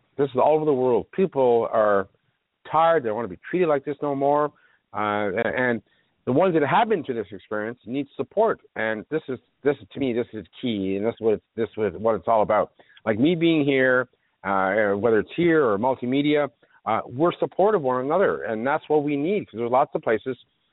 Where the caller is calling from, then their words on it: Toronto, Ontario, Canada; Granted, I'm broadcasting from Toronto.